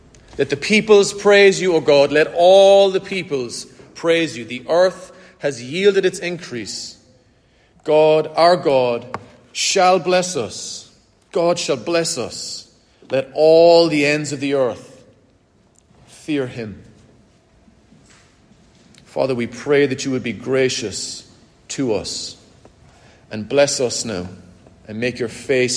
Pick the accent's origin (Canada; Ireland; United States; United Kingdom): Ireland; When I, as an Irishman